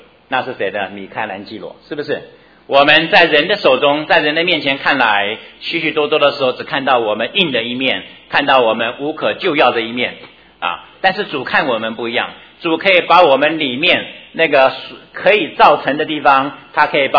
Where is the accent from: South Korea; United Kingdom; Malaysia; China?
China; 就像我们中国人吹毛求疵的厉害得不得了